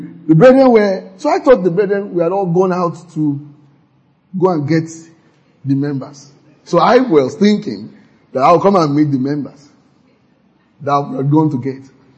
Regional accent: Nigeria; And being a Nigerian, you know.

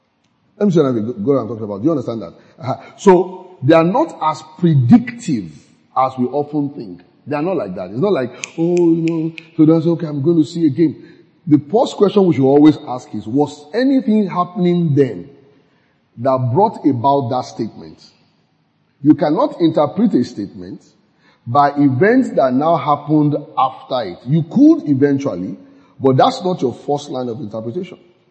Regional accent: Nigeria; I'm a Nigerian, of course. I want Nigeria to win the game.

